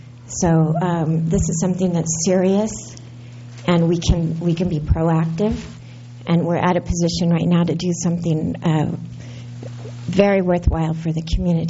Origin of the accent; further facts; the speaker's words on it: North Morro Bay, California, United States; I'm from North Morro Bay.